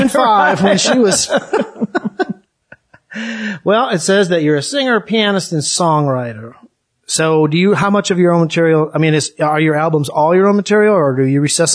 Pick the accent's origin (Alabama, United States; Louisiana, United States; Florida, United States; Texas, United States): Florida, United States; Sarasota; I grew up in Sarasota, Florida, on the Gulf Coast of Florida.